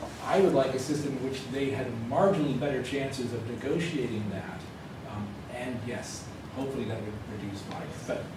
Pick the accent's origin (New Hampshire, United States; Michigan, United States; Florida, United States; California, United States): California, United States; I'm from California, and suddenly the marginal fringe California independence movement got much larger, and people were freaked out.